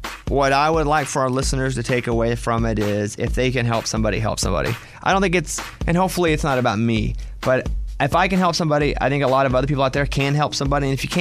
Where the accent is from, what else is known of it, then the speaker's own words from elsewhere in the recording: Arkansas, United States; And for me, it's tough because I grew up in Arkansas.